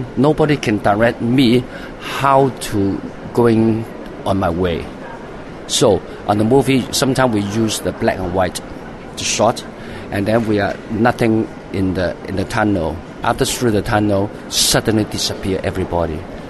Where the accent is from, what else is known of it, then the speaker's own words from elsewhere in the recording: Hong Kong; Because I would tell that we are from Hong Kong.